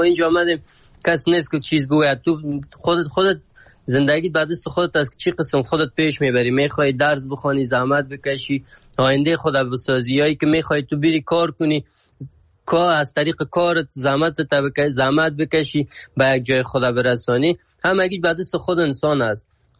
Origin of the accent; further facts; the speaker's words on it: Afghanistan; از افغانستان هستم،